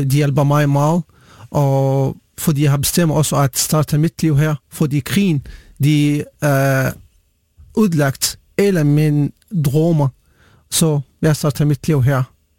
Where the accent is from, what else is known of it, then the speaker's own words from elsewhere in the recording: Syria; Danish is a second language; moved away as an adult; now in Denmark; og jeg kommer fra Syrien.